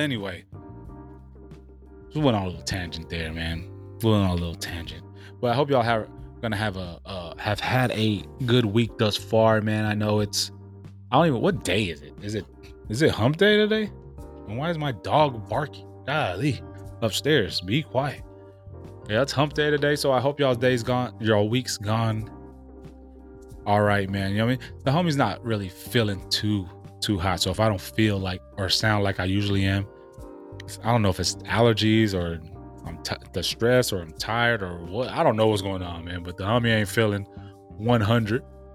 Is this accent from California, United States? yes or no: yes; California, United States; We deal with wildfires annually growing up in Cali